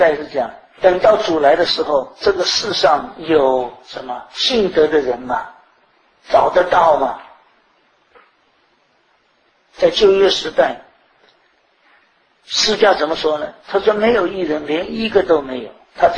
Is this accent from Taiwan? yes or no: no; China; 就是应了我们中国人一句话，叫天下乌鸦一般黑